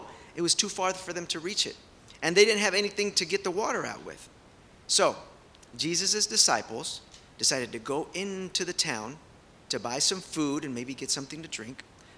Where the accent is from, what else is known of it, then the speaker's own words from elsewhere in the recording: Houston, Texas, United States; We come from Houston. It's very hot over there